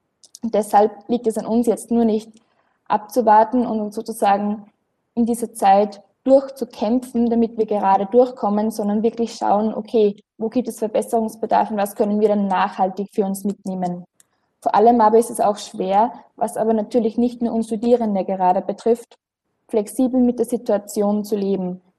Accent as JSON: {"language": "German", "region": "Upper Austria", "country": "Austria", "said": "Ich komme aus Oberösterreich, aus einem kleinen Dorf"}